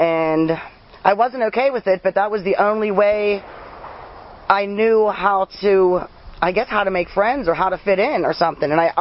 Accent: New Kensington, Pennsylvania, United States; I grew up in New Kensington in a real small school. There was only like 5 kids in each class.

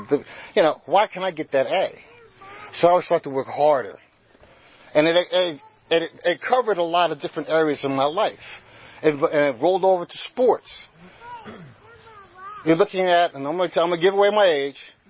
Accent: New Jersey, United States; Yeah, I'm from New Jersey, so some of you guys who are Pittsburgh fans, you're not going to like it, so I understand. But I was born and raised in North Jersey.

